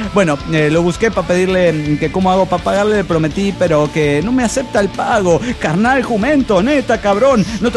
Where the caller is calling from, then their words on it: Tarija, Bolivia; de Tarija, Bolivia.